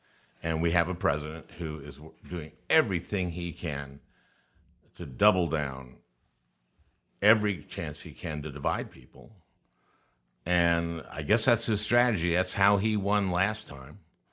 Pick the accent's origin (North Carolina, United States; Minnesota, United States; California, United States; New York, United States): Minnesota, United States; St. Louis Park; I was born in 1951. I grew up in St. Louis Park, middle class. Dad was a printing salesman. Dad didn't graduate high school.